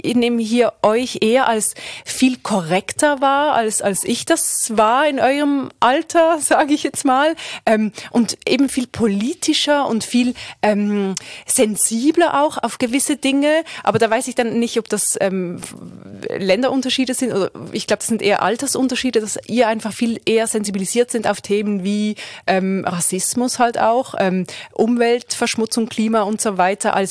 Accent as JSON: {"language": "German", "country": "Switzerland", "said": "ich bin ja eben aus der Schweiz und ich bin auch ein paar Jahre älter als die meisten"}